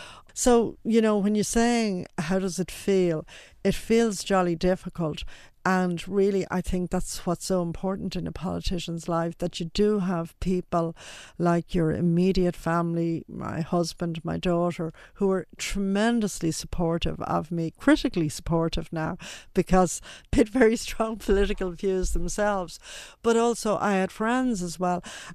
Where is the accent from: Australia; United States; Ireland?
Ireland; Dublin, Leinster; where I grew up in Dublin